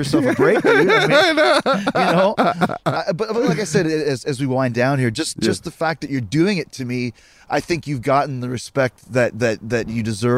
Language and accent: English; Winnipeg, Manitoba, Canada; I grew up in Winnipeg, Canada.